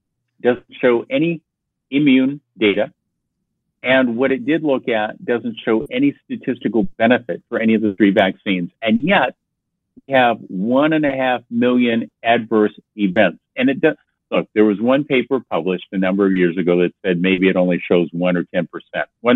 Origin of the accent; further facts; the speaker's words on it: Iowa, United States; a favorite of mine since I'm originally from Iowa